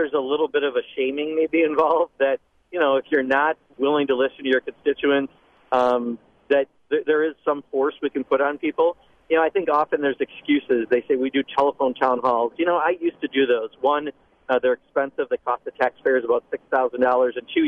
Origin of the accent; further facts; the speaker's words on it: Kenosha, Wisconsin, United States; And I grew up in Kenosha where we had that town hall. I've got family down there.